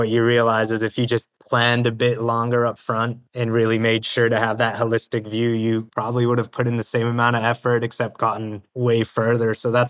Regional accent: Canada; also born or lived in Romania; so I immigrated from Romania to Canada when I was about 5 years old.

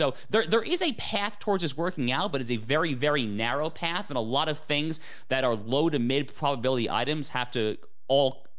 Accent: United States; As an American, my first and foremost goal is to see Hamas

